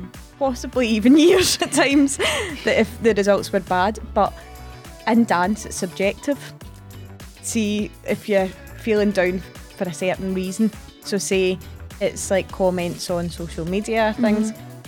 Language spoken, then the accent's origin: English; Bellshill, Scotland, United Kingdom; I was born in Bells Hill, and that's where I grew up. I still live in Bells Hill.